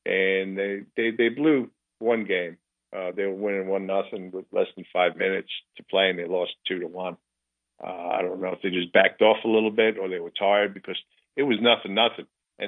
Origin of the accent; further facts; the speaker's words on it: New York, United States; As you know, I'm from New York. I've been a Yankee fan since I was born, 1958.